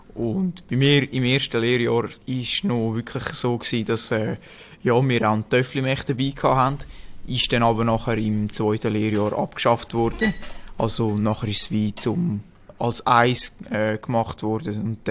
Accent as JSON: {"language": "German", "country": "Switzerland", "said": "gerade hier bei uns in der Schweiz so eine schöne Trainingsgegend haben."}